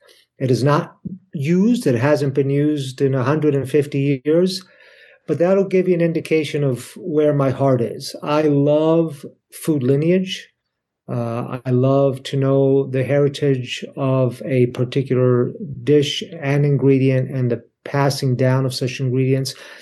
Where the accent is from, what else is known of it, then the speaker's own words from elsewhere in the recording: Italy; accent: Italian; now in United States; I was born in the States and then went to Italy when I was very young. So I got made fun of a lot when I was learning Italian. I only knew Sicilian at the time. And then when I came back, I had forgotten all my English.